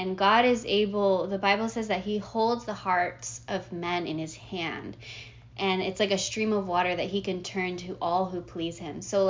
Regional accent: United States; So he's Nigerian, I'm American, and in as our American listeners know that women are like power women

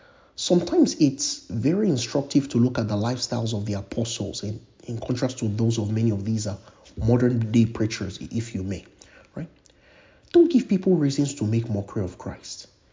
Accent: Nigeria; so many of you listening to this podcast, you know I'm Nigerian

